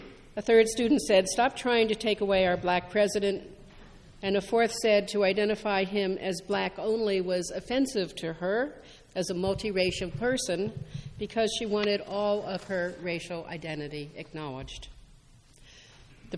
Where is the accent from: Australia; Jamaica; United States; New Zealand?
United States; Virginia; Growing up in Northern Virginia, I lived in a segregated state.